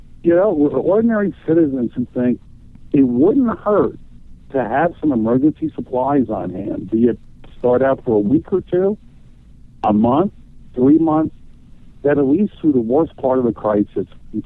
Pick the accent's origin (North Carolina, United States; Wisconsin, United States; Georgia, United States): North Carolina, United States; Black Mountain; I actually said it in my hometown. Black Mountain, North Carolina is a real place. It's up in the Smoky Mountains.